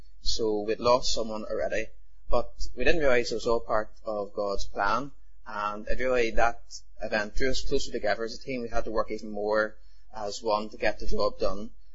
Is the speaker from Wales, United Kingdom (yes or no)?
no; Ballynahinch, Northern Ireland, United Kingdom; I'm from Ballinahinch